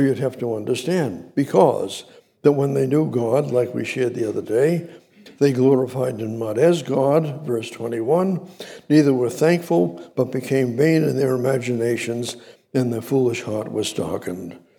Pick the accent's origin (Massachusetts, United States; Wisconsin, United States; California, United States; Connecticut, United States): Massachusetts, United States; Somerville; when I was raised up in Somerville, Boston, the north end of Boston